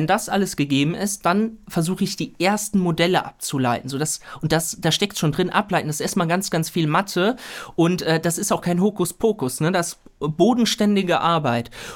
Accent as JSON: {"language": "German", "region": "North Rhine-Westphalia", "country": "Germany", "tie": "born or raised there", "said": "Erstmal, ja, ich komme aus Südwestfalen. Ja. So, ich bin da groß geworden, ich habe da studiert"}